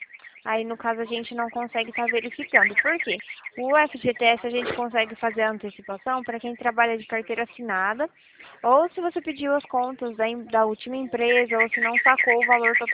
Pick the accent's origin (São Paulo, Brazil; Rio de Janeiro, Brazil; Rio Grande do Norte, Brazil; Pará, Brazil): São Paulo, Brazil; Presidente Prudente; Eu sou de Presidente Prudente